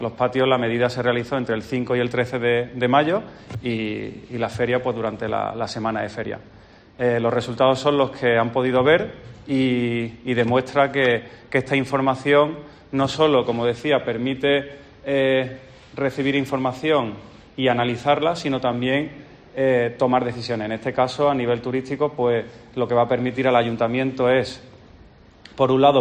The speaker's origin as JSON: {"language": "Spanish", "town": "Córdoba", "region": "Andalusia", "country": "Spain", "said": "para mí como cordobés fue un lujo estar aquí hoy en mi tierra. Venir andando desde casa al Ayuntamiento"}